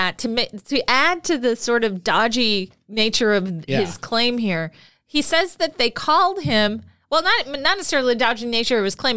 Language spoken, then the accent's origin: English; Florida, United States; But we're from Florida.